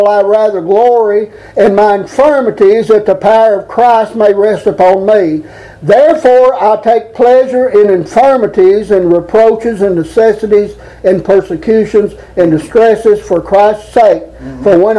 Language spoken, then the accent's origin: English; Edmonton, Alberta, Canada; born there; I was born in Edmonton